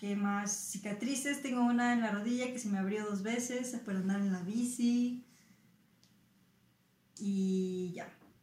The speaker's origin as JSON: {"language": "Spanish", "region": "Mexico City", "country": "Mexico", "tie": "born there", "said": "Nací en México, en la Ciudad de México"}